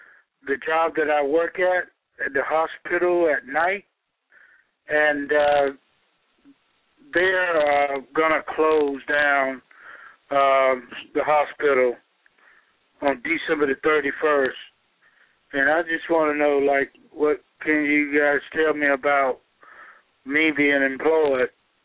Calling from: Georgia, United States

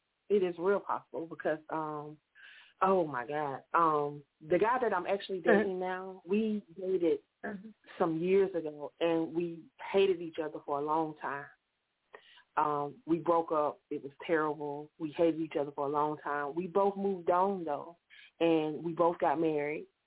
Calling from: Myrtle Beach, South Carolina, United States; I'm calling from Myrtle Beach.

